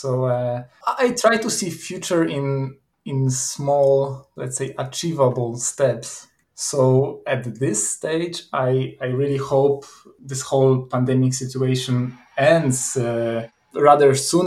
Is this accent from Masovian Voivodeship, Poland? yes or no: yes; Siedlce, Masovian Voivodeship, Poland; born there; English is a second language; I was born in 1986 in Poland, in the city called Siedlce, which is, you probably don't know the name, but to place it on the map, it's like 100 kilometers east from Warsaw, from our capital.